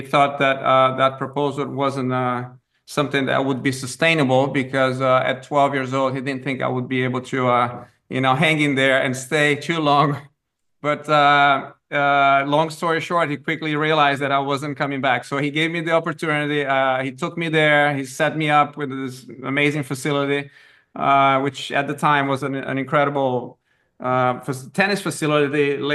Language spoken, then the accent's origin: English; Minas Gerais, Brazil; English is a second language; Born and raised in Brazil. Born and raised in Brazil, yes.